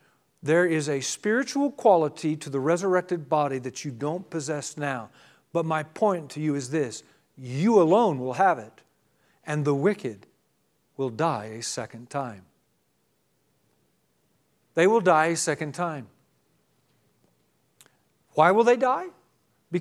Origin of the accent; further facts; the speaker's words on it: United States; I'm an American. I understand what it means to be a patriot. I love America.